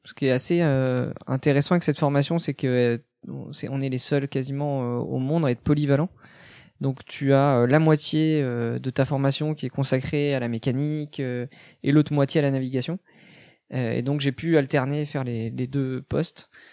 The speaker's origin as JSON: {"language": "French", "town": "Concarneau", "region": "Brittany", "country": "France", "tie": "born or raised there", "said": "j'ai 29 ans. J'ai grandi à Concarneau, en Bretagne, au bord de la mer."}